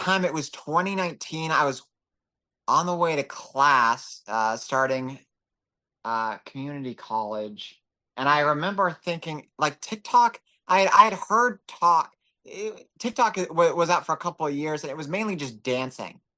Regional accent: Texas, United States; it's my approach because I'm from Texas and I've got to have that kind of character.

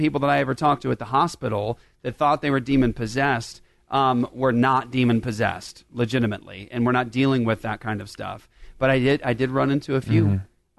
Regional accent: Las Vegas, Nevada, United States; born there; I'm saying that my dad was in the Air Force. I was born in Las Vegas. We were there.

